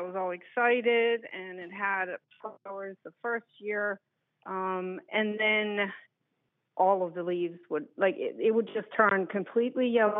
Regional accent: Germany; now in Downingtown, United States; So I am in Downingtown. I'm originally from Germany.

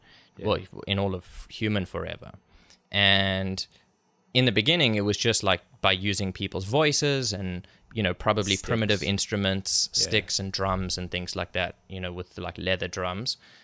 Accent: South Africa; because I grew up in South Africa

